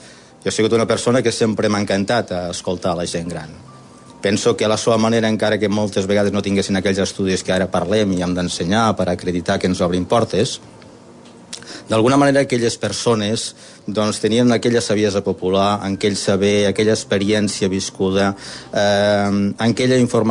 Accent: Benissanet, Catalonia, Spain; a Benissanet, al meu poble

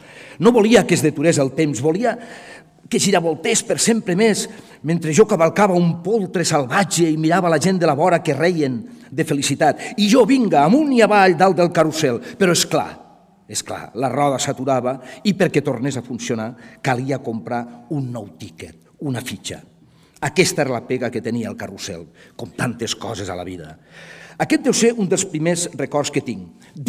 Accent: Móra la Nova, Catalonia, Spain; born there; en realitat vaig néixer aquí a Móra-la-Nova, vaig néixer a la clínica escolar, al carrer de l'Hostal

